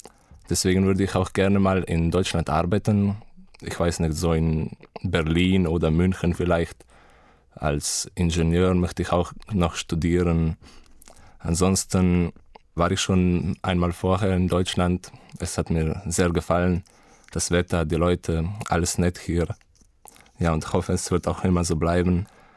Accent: Slovenia; first language Slovenian; German is a second language; ich komme aus Slowenien, wurde im Jahr 1999 geboren und ich lerne Deutsch schon seit ich klein bin, schon so seit dem 6. Lebensjahr.

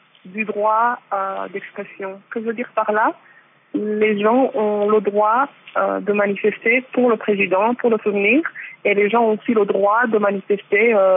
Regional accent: Rwanda

